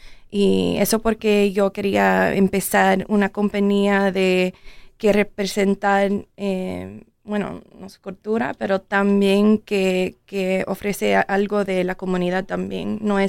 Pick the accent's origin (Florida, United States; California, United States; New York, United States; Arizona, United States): Florida, United States; Miami; born there; Spanish is a second language; crié en ambas culturas, como mi papá es americano y mi mamá es cubana, y yo nací en Miami, y yo quería aprender el español porque, bueno, mis abuelos nunca aprendieron el español